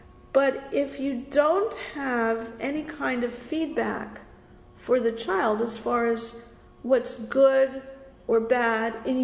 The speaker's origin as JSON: {"language": "English", "region": "New York", "country": "United States", "tie": "born there", "also_born_or_lived": "Florida", "said": "I was born in New York, but I've only been here a couple of years, actually 2, and lived in Florida for 32 years."}